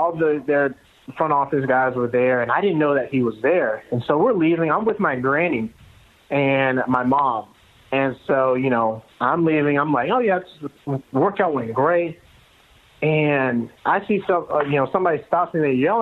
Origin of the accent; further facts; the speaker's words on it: Georgia, United States; This hurt a lot simply because I'm from Georgia and I'm from outside of Atlanta